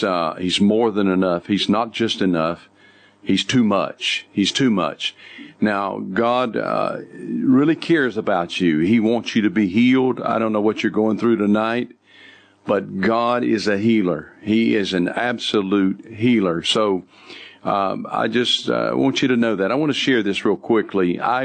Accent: North Carolina, United States; I'm from North Carolina.

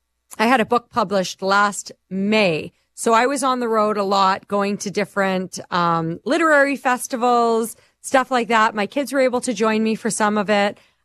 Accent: Saskatchewan, Canada; moved away as an adult; also born or lived in Ontario; It's funny because I grew up in Saskatchewan. I left here in my early 20s to move to Ontario, where I worked for about 15 years.

